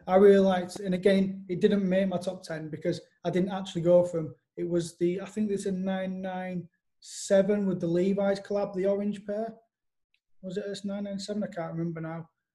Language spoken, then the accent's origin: English; Yorkshire and the Humber, United Kingdom; And I'm from Yorkshire, man.